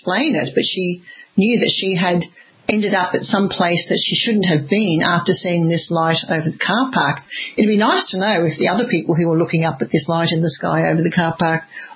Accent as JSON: {"language": "English", "region": "Queensland", "country": "Australia", "tie": "born or raised there", "said": "My home state of Queensland, we've only had 6 deaths from the very beginning."}